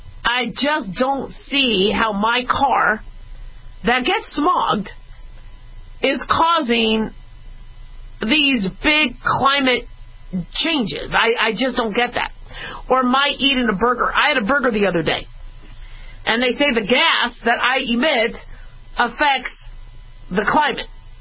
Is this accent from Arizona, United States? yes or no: yes; Phoenix, Arizona, United States; also born or lived in Los Angeles / Las Vegas; I've lived in the desert for most of my life. I was born in L.A., but I grew up in Phoenix and Las Vegas.